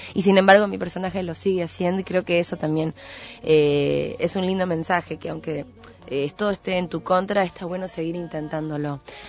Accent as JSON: {"language": "Spanish", "country": "Uruguay", "said": "todos los que participamos de Miss Tacuarembó somos uruguayos, la mayoría viven aquí"}